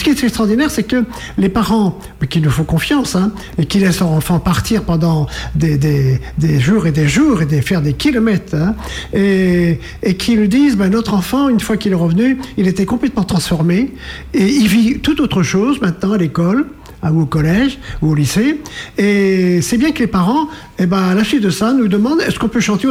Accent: Paimbœuf, Pays de la Loire, France; moi je suis de Paimbœuf. Mais toute ma famille, les parents, les arrière-parents, etc., etc., les cousins et cousines, tout ça c'est là-bas.

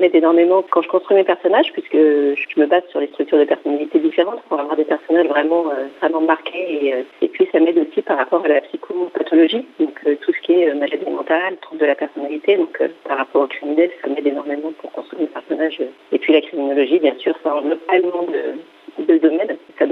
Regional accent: Pays de la Loire, France; je suis originaire de Vendée, j'habite la Vendée.

